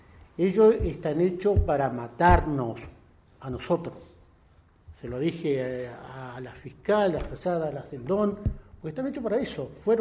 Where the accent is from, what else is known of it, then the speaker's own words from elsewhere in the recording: Cushamen, Chubut, Argentina; born there; Yo nací en Cusamen, en pleno neneo.